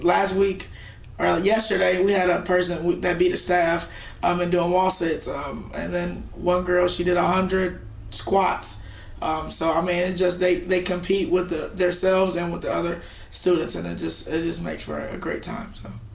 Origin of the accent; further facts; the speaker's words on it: Detroit, Michigan, United States; moved away as an adult; I'm from Detroit, Michigan. I grew up in a Boys and Girls Club, and as did my brothers. And I moved to Missouri 2 years ago and got a job as a youth development professional.